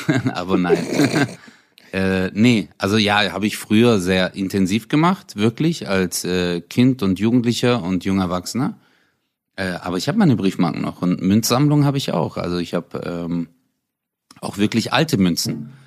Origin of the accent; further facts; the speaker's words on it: Hausen, Germany; ich bin ja in Hausen groß geworden, davor in Zatzenhausen, und wir haben ja zu fünft in einer Einzimmerwohnung gelebt, Bro.